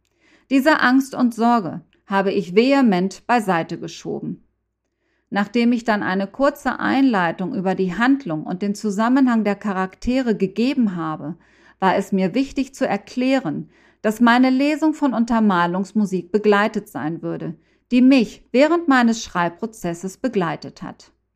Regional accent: Mexico; Ich konnte auch einiges aus meiner Heimat Mexiko näher bringen

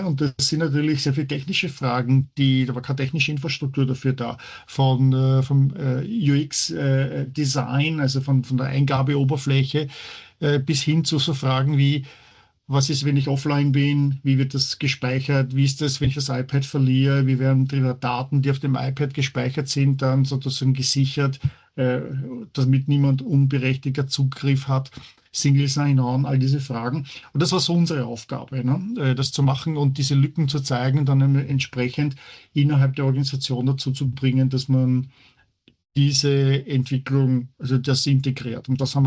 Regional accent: Vienna, Austria; born or raised there; now in Heidelberg, Germany

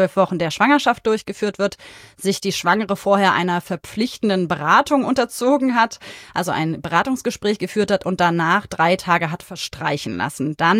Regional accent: Berlin, Germany; das bin ich aus Berlin.

